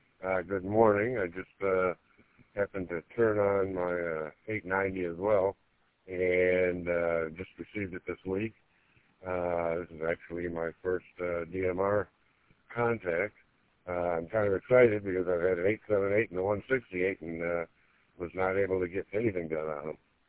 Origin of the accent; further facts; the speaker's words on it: Plymouth, Michigan, United States; I'm in Novi right now, and I'm coming across on a Novi repeater. I'm from Plymouth.